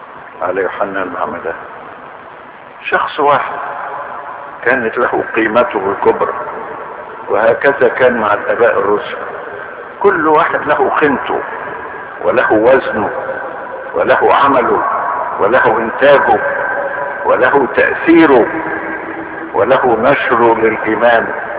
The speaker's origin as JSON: {"language": "Arabic", "town": "Cairo", "region": "Cairo Governorate", "country": "Egypt", "said": "قلت عندنا في القاهرة"}